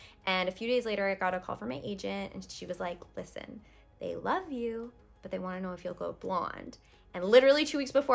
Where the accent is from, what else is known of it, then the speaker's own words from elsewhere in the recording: Canada; because I'm Canadian and it's not available in Canada. It didn't air in Canada. So right now I'm